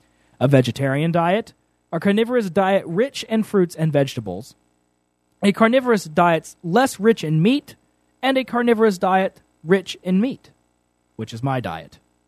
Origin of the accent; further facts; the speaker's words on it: United States; I don't know where that is on a map because I'm from America